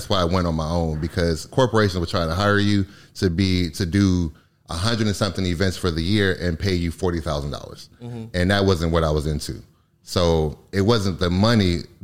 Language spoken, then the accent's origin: English; Michigan, United States; That's in Michigan. I'm from Michigan originally.